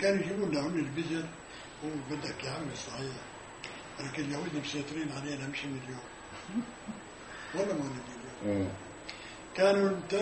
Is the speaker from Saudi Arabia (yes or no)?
no; Palestine; قديش بدك مصاري بدري أنا فلسطيني خذ هذه سجاني